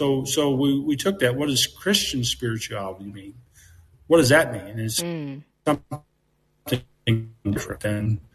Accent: New Mexico, United States; now in Texas, United States; I'm born and bred in New Mexico in America.

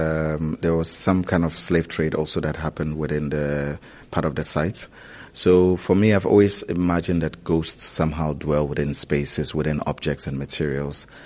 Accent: Accra, Greater Accra, Ghana; also born or lived in Tamale; I was born in Tamale in the late 80s, but I grew up in Accra.

